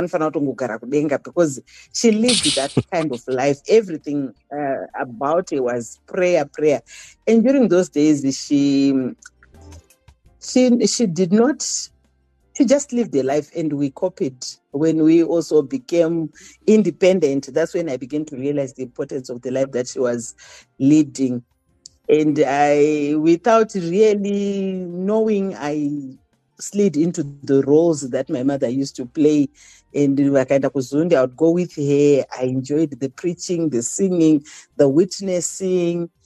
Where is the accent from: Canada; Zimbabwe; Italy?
Zimbabwe; Gweru, Midlands; born and bred in Gweru, went to school in Gweru.